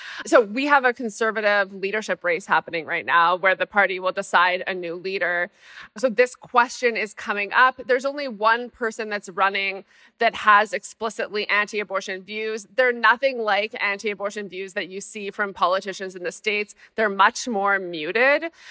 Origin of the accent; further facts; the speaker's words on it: Canada; One of maybe the embarrassing parts of being Canadian is that we are obsessed with American politics.